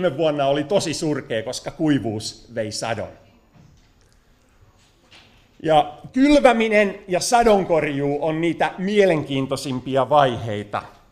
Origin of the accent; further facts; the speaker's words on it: Tampere, Pirkanmaa, Finland; Minun isäni oli maanviljelijä Lohjalla, mutta itse kasvoin kaupunkilaispoikana, lähinnä Tampereella.